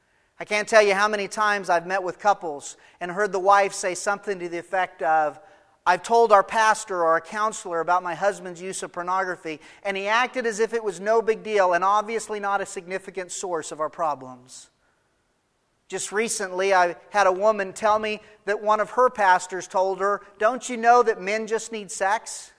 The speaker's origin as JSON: {"language": "English", "region": "New Mexico", "country": "United States", "tie": "born or raised there", "said": "I grew up in New Mexico, so I have pretty graphic images of what desolate looks like."}